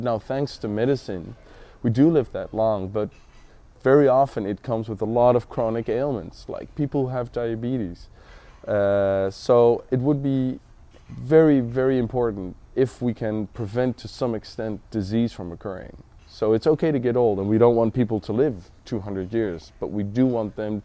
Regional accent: Amsterdam, North Holland, Netherlands; English is a second language; No, I'm Dutch. I'm from Holland, from Amsterdam.

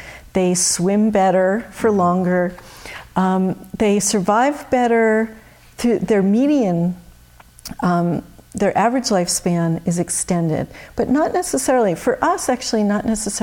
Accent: New Jersey, United States; I grew up in New Jersey, the Northeast.

